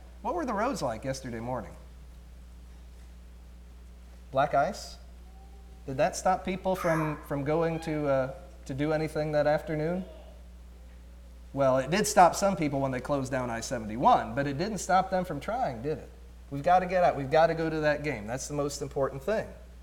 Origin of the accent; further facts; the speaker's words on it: Columbus, Ohio, United States; born there; I was born in Columbus, and I married the daughter of two Michigan grads.